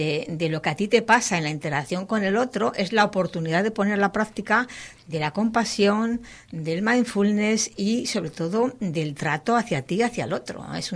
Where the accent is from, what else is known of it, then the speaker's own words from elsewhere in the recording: Salamanca, Castile and León, Spain; Yo ya en Salamanca, que soy de Salamanca, practicaba el yoga y daba clases de yoga.